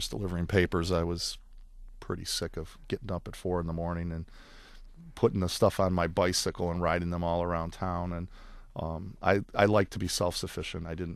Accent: Royal Oak, Michigan, United States; also born or lived in Detroit; I was born in Detroit, grew up on Prevost Street. We lived in Detroit until I was 7 years old. And then my parents bought a house in Royal Oak where I lived until I married.

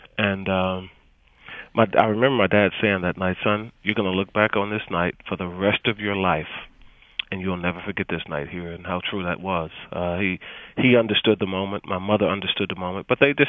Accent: Natchitoches, Louisiana, United States; also born or lived in Shreveport; I was born in Shreveport, Louisiana. I was raised in Natchitoches, Louisiana. I'm the youngest of seven kids.

